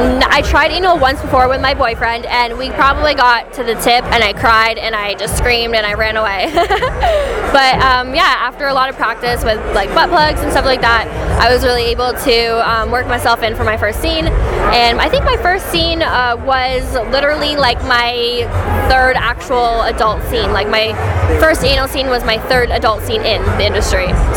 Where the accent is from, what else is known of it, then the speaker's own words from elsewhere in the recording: Canada; We're both from Canada